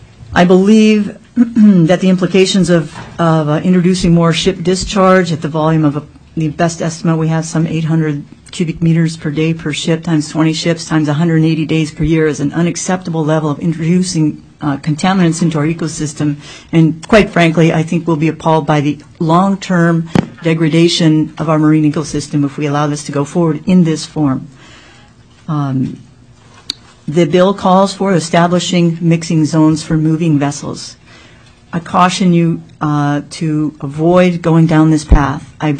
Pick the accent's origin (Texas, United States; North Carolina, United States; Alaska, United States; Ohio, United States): Alaska, United States; For the record … I'm from Ott Bay.